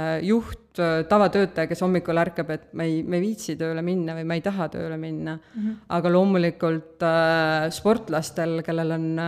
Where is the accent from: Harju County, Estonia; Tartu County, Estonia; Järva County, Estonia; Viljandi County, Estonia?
Tartu County, Estonia; Tartu; mina olen siis Tartust.